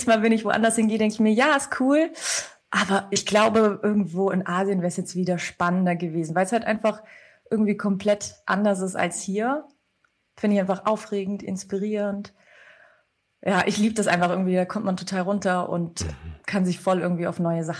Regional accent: Stuttgart, Baden-Württemberg, Germany; Ich komme aus Stuttgart, ja. Ich habe tatsächlich mein ganzes Leben hier verbracht. Einmal, eine kurze Zeit habe ich eben in Pforzheim studiert, ich habe da meinen Bachelor absolviert und das war es dann auch und dann wieder zurück.

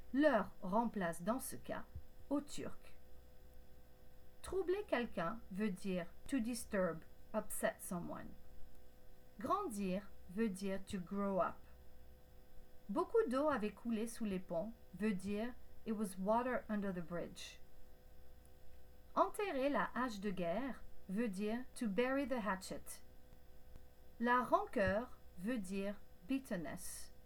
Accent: France; Venant de l'extérieur, j'ai grandi en France

